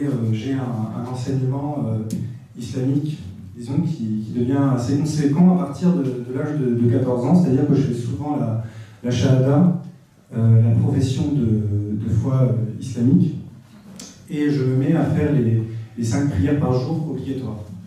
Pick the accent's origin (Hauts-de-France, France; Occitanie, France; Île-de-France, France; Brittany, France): Île-de-France, France; Paris; born there; also born or lived in Essonne; Donc, je suis né à Port-Royal, dans le 14e arrondissement de Paris. Donc quand j'ai 4-5 ans à peu près, mes parents divorcent et donc ma mère, mon frère, mon père, nous allons vivre en Essonne en 1995